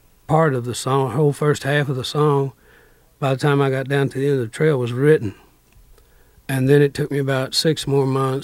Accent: Corsicana, Texas, United States; also born or lived in Waco, Texas; I was born in Corsicana, Texas. And it's about 53 miles northeast of Waco, Texas. And I lived there until I was 12 years old.

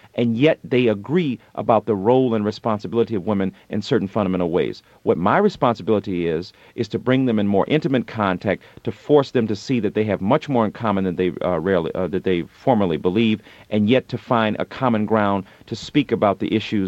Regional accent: Detroit, Michigan, United States; I grew up in Detroit during the 60s and 70s when Motown was reigning.

